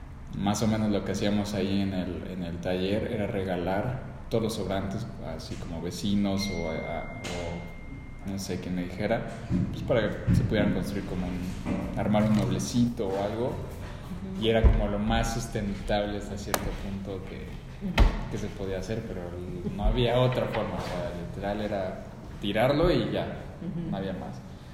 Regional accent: Mexico City, Mexico; Sí, yo soy de aquí del DF.

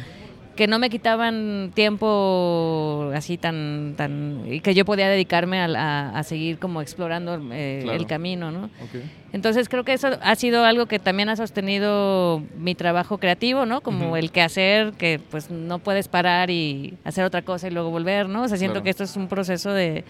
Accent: Chiapas, Mexico; en Chiapas, donde yo soy, que en realidad ahí es mi tierra natal.

